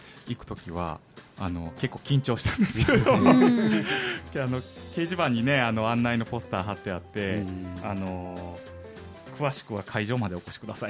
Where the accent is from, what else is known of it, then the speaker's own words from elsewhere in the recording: Itami, Hyogo, Japan; now in Kyoto, Japan; 僕は兵庫県の、ね、伊丹市というもともと出身なんですけれども、